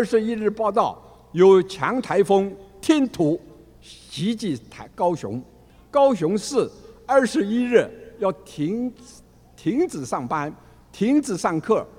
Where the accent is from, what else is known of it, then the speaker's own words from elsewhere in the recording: Shanghai, China; 我来自中国上海的佛子，现年73岁，